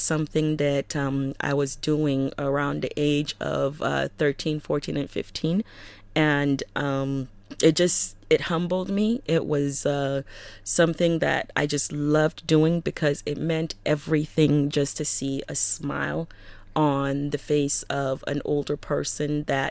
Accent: California, United States; moved away as an adult; also born or lived in New York; now in South Sudan; I'm from California, and I have a sister. I had a brother who's late now, and with my parents, all in California. I came here, left from New York to come to South Sudan.

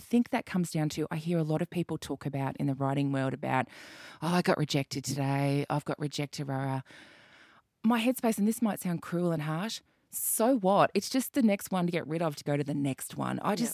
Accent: Brisbane, Queensland, Australia; I grew up in Brisbane, which was, you know, on the back of the Joe era and the back of, like, you know, no arts funding and all this kind of stuff.

